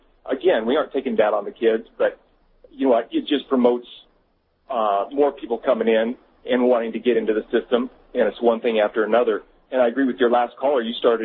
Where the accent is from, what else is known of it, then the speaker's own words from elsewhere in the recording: Boulder, Colorado, United States; moved away as an adult; My wife and I both grew up here. Our parents paid taxes all these years while we were growing up in Boulder and Arvada, respectively.